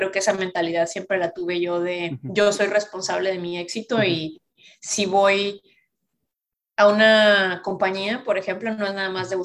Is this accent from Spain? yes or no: no; Chihuahua, Mexico; born there; moved away; nací en Chihuahua, pero tengo casi 10 años que me fui